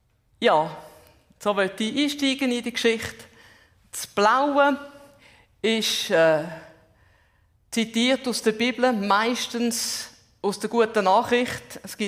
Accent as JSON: {"language": "German", "region": "Zurich", "country": "Switzerland", "tie": "born or raised there", "accent": "Swiss German mix", "said": "Vorher aufgewachsen bin ich am Zürichsee. Darum irgendwie eine Mischung von einem Schweizerdeutsch."}